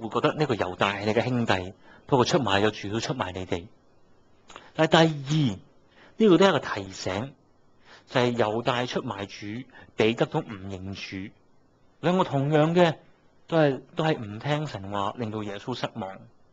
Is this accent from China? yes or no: yes; China; 即係同样我哋中国人都觉得死呢有轻于鸿毛，重于泰山嘅。